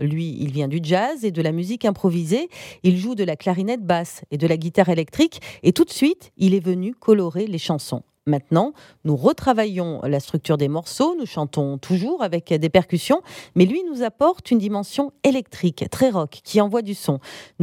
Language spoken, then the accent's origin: French; Paris, Île-de-France, France; born there; also born or lived in Gap / Marseille; Moi, je suis née à Paris et je ne connaissais pas du tout la culture occitane, même si cela faisait longtemps que j'étais dans le sud, du côté de Gap et Marseille.